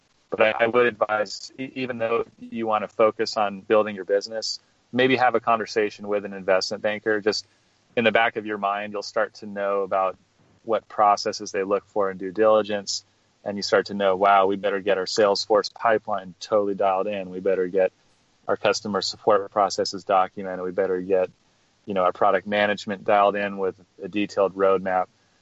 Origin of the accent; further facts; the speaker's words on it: Oregon, United States; but I grew up mostly in Oregon, so I went to school, kind of in state